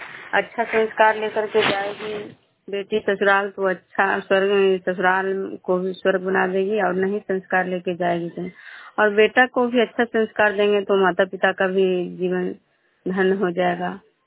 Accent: Bihar, India; मैं सिंहपुर ग्राम से नालंदा जिला नगर निगम प्रखंड के निवासी हूँ

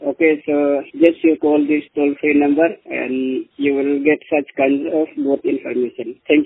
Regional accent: Meghalaya, India; English is a second language; from Meghalaya.

